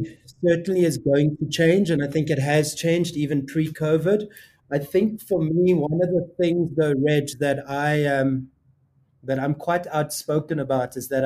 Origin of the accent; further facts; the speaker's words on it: South Africa; you know, for when we did South African tourism, you know, we're South African and we're African.